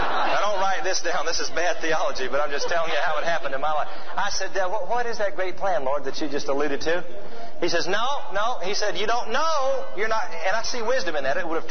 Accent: Atlanta, Georgia, United States; I grew up in Atlanta, and I was home on a college break. And I went to my old church, Emory Presbyterian Church.

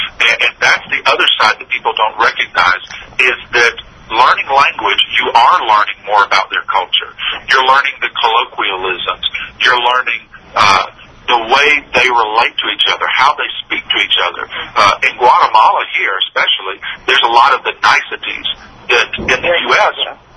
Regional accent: United States; because being an American, you know, my mindset was, let's get down to business.

